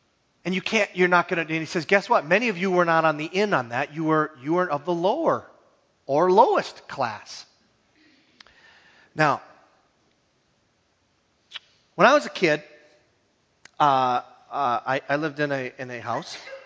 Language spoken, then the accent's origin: English; Hibbing, Minnesota, United States; I grew up in Hibbing, so we had tile on the wall, but they weren't real tiles; they were plastic tiles.